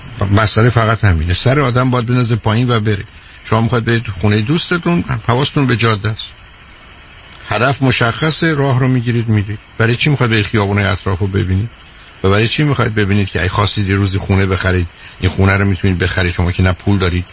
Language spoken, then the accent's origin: Persian; Iran; moved away as an adult; now in United States; من 2 سال قبل از انقلاب، چون از نظر من انقلاب حتمی و قطعی بود، از ایران آمدم و هرگز امکان نداشت یک صدم من بگم من بیشتر عمرم رو، یعنی 40 سالم رو من تو امریکا گذروندم و در ایران 30 سال بودم.